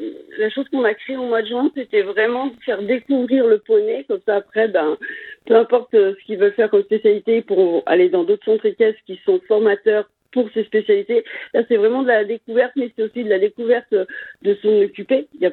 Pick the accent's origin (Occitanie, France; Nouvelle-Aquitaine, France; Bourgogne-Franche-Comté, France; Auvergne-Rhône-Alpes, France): Auvergne-Rhône-Alpes, France; Saint-Cassien; j'ai toujours connu que Saint-Cassien. Alors maintenant, moi, j'habite juste à côté, j'habite sur la Murette, mais j'ai toujours été sur Saint-Cassien, je suis native de Saint-Cassien.